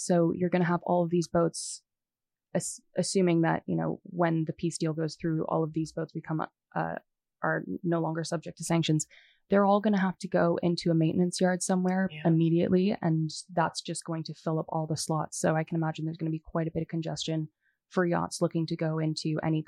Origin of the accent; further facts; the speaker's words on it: Canada; Sorry, I'm Canadian, so I say aluminum.